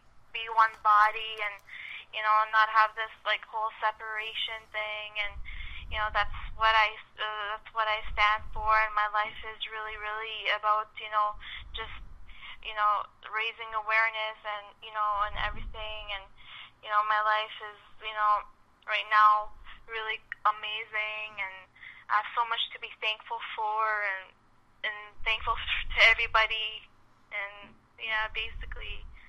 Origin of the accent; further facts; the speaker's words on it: Toronto, Ontario, Canada; I was born in Toronto, Ontario, Canada, and I've been here all my life, and I was born and raised